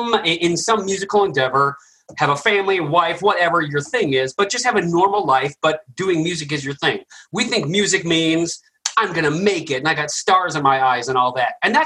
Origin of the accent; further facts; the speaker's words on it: Colorado Springs, Colorado, United States; Like I grew up in Colorado Springs, and I was in a progressive metal band